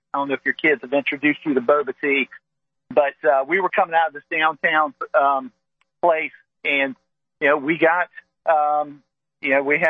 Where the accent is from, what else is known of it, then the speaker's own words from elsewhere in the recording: Raleigh, North Carolina, United States; I've been in Charlotte a lot. My wife's from Charlotte. We're from Raleigh.